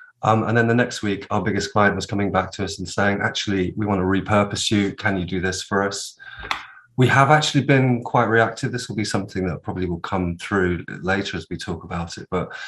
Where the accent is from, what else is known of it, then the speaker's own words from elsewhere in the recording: Germany; So I grew up British Army on the Rhine, so living in Germany quite a lot.